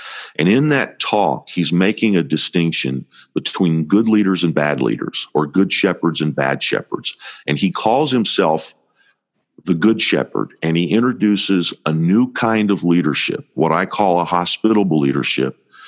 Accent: Indiana, United States; Now, I grew up in Indiana.

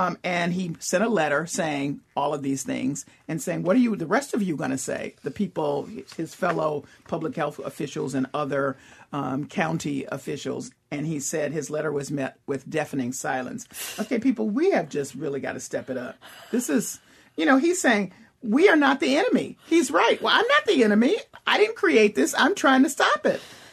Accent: Memphis, Tennessee, United States; By the way, the money is going to St. Jude Children's Research Hospital in Memphis, my hometown.

